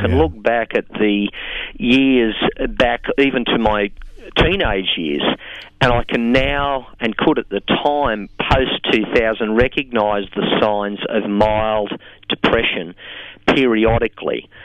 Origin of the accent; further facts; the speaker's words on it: Singleton, New South Wales, Australia; I grew up in the Hunter Valley in a town called Singleton. And I thought for a long time that's what I might do for career. My dad was a dairy farmer and I was there until I was 18.